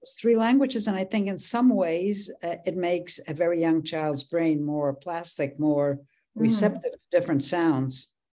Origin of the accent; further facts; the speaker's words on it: Poland; English is a second language; now in Israel; So when I came from Poland to Israel, and I can't think of two languages that are more different than Polish and Hebrew